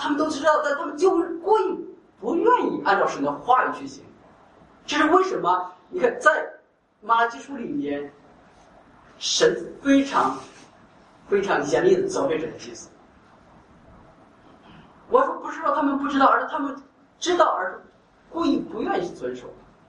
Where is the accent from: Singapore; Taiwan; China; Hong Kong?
Singapore; 我们作为新加坡人是吧